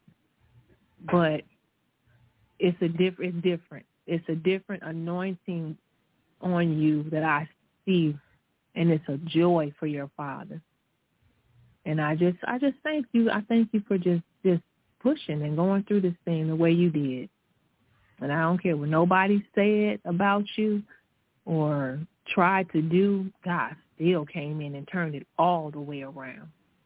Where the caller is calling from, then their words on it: Texas, United States; I'm calling from Texas.